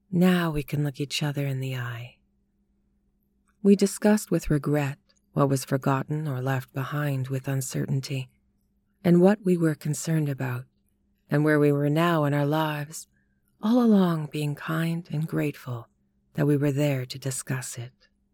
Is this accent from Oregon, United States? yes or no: no; Astoria, New York, United States; I was born and raised in Astoria, Queens, New York City.